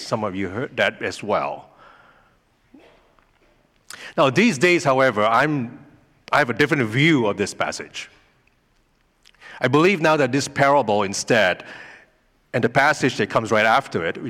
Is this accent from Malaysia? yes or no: yes; Malaysia; now in Canada; I was born and raised in Malaysia. It's a country in Southeast Asia. And before I came to Canada, and when I was a young Christian teenager, back in Malaysia